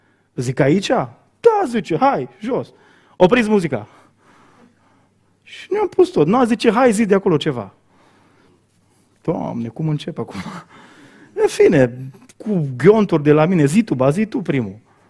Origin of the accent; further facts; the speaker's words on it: Bihor County, Romania; Păi zic, nu, eu sunt din Bihor